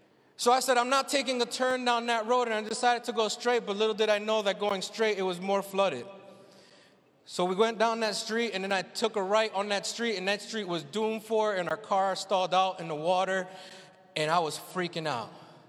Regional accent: Virginia Beach, Virginia, United States; and I'm from Virginia Beach, Virginia, and I'm, like, right on the East Coast.

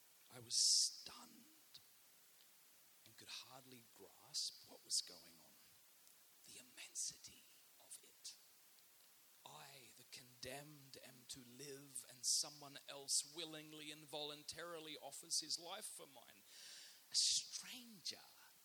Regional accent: Australia; We didn't have snow growing up in Australia, never saw it.

